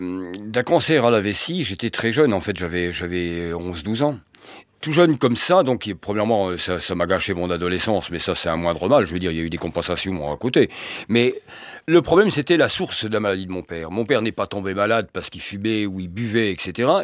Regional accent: Cherbourg, Normandy, France; born there; Moi, je suis né à Cherbourg.

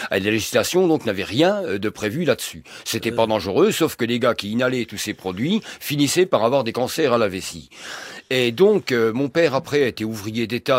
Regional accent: Cherbourg, Normandy, France; born there; Moi, je suis né à Cherbourg … parce qu'à Saint-Brieuc, où il était né, donc d'origine bretonne, à Saint-Brieuc

